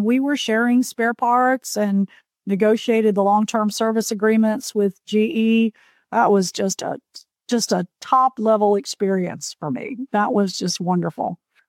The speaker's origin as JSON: {"language": "English", "town": "Jacksonville", "region": "Florida", "country": "United States", "tie": "born or raised there", "said": "But I was a local girl here. I grew up in Jacksonville, Florida."}